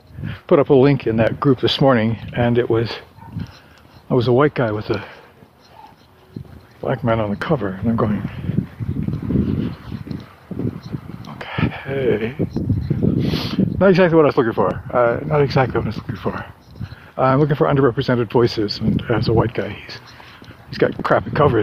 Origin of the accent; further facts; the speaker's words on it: New England, United States; growing up in New England, I noticed the sky seemed a lot bluer in the fall